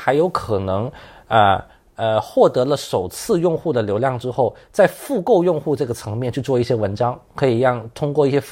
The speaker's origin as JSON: {"language": "Chinese", "region": "Beijing", "country": "China", "said": "我是北京的哈"}